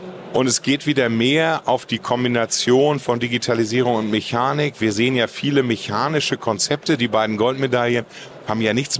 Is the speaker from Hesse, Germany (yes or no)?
no; Schleswig-Holstein, Germany; now in Mecklenburg-Vorpommern, Germany; Ich bin geboren in Schleswig-Holstein, da aufgewachsen, da studiert